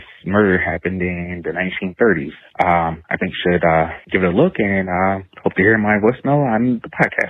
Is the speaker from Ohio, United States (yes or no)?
yes; Cleveland, Ohio, United States; now in Wisconsin, United States; from Wisconsin. I'm originally from Ohio, Cleveland, to be exact.